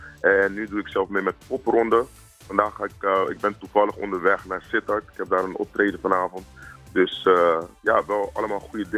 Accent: Curaçao; Ik kom zelf uit Curaçao, waar er mooie stranden zijn. De oceans daar zijn gewoon echt helderblauw.

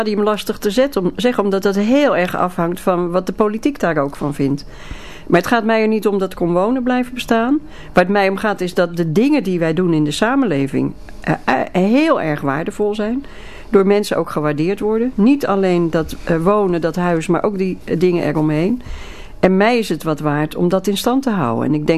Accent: Rotterdam, South Holland, Netherlands; Maar als Rotterdammer ben ik wel heel trots als ik dat schip zie.

